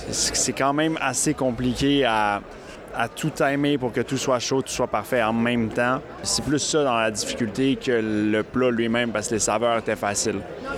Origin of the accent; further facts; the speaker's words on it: Montreal, Quebec, Canada; je suis aussi de Montréal.